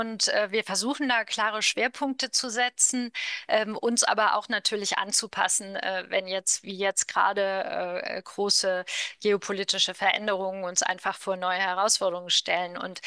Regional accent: Saarland, Germany; Ich komme selbst aus dem Saarland, da ist das für mich ein Thema, was absolut immer präsent ist

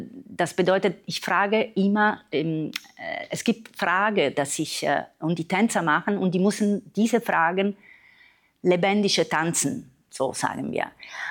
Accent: Palermo, Sicily, Italy; German is a second language; now in Germany; dass in Italien, woher ich komme, dass ich komme aus Sizilien, es war nicht diese Art und Weise zu tanzen.

